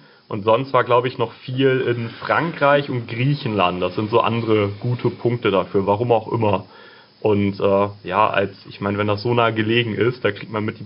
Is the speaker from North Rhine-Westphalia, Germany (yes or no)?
yes; Aachen, North Rhine-Westphalia, Germany; Ich komme aus Aachen.